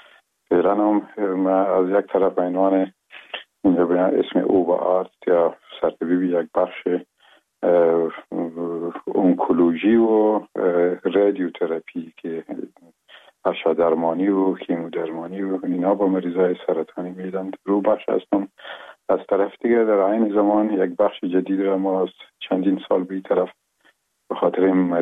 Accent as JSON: {"language": "Persian", "country": "Afghanistan", "first_language": "Pashto"}